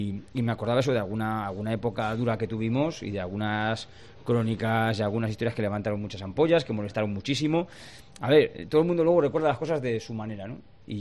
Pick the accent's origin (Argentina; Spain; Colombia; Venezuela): Spain; Valladolid, Castile and León; soy un vallisoletano más que sigue a sus equipos e intenta que apoyar desde la distancia.